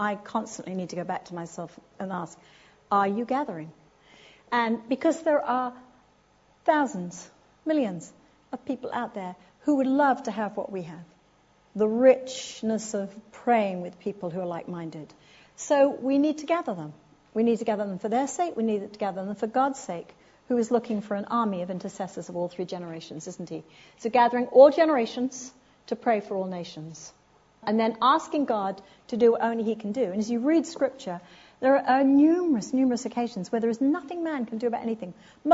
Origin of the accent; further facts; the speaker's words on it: United Kingdom; now in United States; I was living in America. I do live in America, sorry, but I'm very British. Do I still sound British?